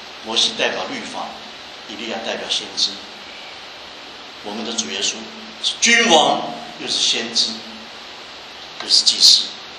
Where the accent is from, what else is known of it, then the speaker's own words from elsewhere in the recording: Taiwan; 我是在台湾生长大的，所以我让台湾做比。